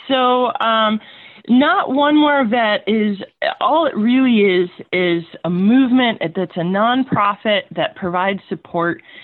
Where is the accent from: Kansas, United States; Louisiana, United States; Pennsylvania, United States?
Pennsylvania, United States; moved away; So I grew up in Pennsylvania, not a local. I've lived out here for almost 10 years, though.